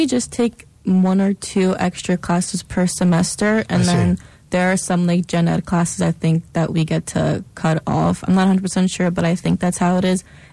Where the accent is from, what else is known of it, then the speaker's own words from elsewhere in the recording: Oradell, New Jersey, United States; I'm from Oradell, New Jersey. It's in Bergen County, so it's about an hour-ish drive